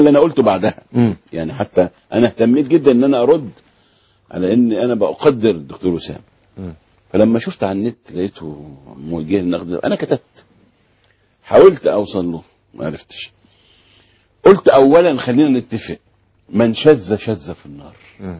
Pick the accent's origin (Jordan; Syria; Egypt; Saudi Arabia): Egypt; احنا مصريين.